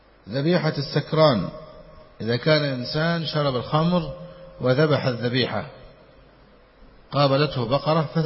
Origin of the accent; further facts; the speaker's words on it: Egypt; والطعام الذي عندنا في مصر يسمى الفسيخ والسردين